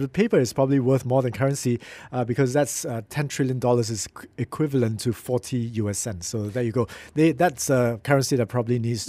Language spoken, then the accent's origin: English; Malaysia; I guess as a Malaysian going to Indonesia now, you can divide by 3 rather than 3,000.